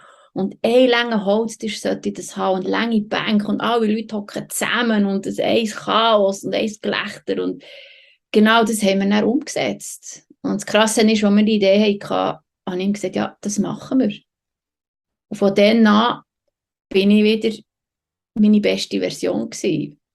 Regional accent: Switzerland; als Schweizerin, die in diesem Perfektionismus aufwächst oder mit diesem Leistungsdenken

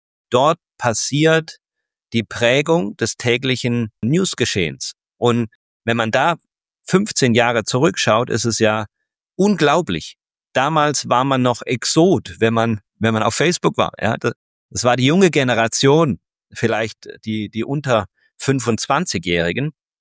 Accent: Freiburg, Baden-Württemberg, Germany; also born or lived in Bayreuth; Ich komme ursprünglich aus Freiburg, also bin dann nach Bayreuth und dann in Jakarta

